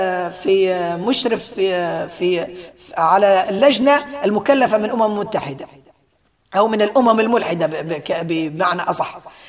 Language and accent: Arabic; Libya; واقعنا نحن المعاصر في بلدنا ليبيا